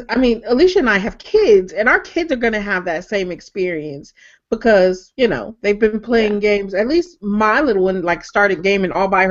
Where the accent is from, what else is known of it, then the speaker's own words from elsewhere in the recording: Michigan, United States; because you know I'm from Michigan, so everybody, no matter, you know, no matter what race you were into hockey